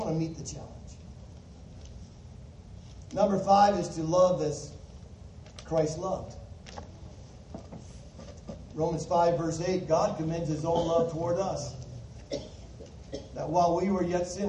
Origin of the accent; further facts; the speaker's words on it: Muskegon, Michigan, United States; Growing up in Muskegon, Michigan, our kitchen table had a window like